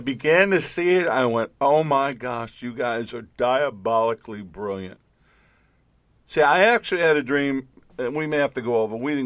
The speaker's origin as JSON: {"language": "English", "town": "New York City", "region": "New York", "country": "United States", "tie": "born or raised there", "said": "And I grew up in New York City, and when you turn the lights on, the roaches run."}